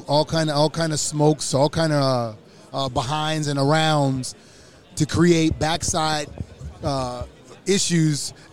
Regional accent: New Orleans, Louisiana, United States; I'm from New Orleans. I'm a Saints fan, and I played for the Rams, and that was our rival.

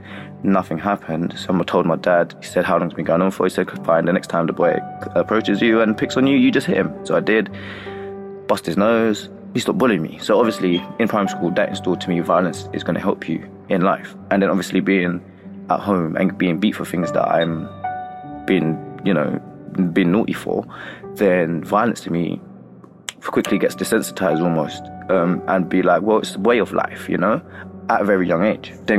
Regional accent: London, United Kingdom; I grew up in East London, where it's a sneaky place

